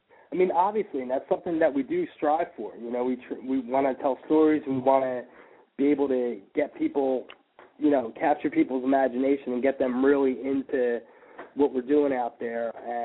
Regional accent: Philadelphia, Pennsylvania, United States; I mean, I grew up in South Philly, you know, right near the vet, and, you know, right near the arena, as a matter of fact.

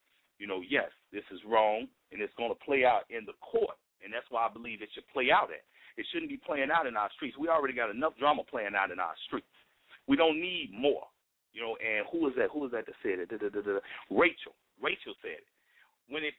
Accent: Chicago, Illinois, United States; You know, hey, I'm from West Side.

